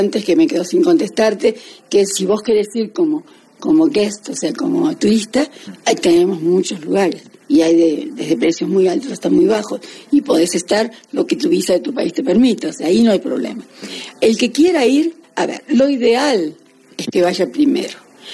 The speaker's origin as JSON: {"language": "Spanish", "region": "Buenos Aires", "country": "Argentina", "tie": "born there", "also_born_or_lived": "Paris, France", "said": "Nací en Buenos Aires, pero siempre sentí el continente como mi espacio."}